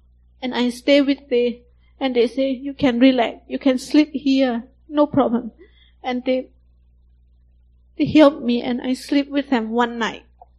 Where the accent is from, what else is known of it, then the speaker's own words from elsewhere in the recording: Myanmar; English is a second language; Oh, I'm from Myanmar too.